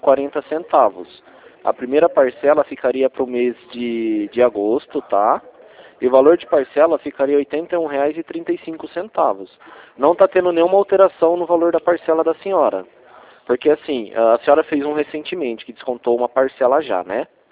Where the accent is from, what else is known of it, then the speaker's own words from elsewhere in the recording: São Paulo, Brazil; eu sou do estado de São Paulo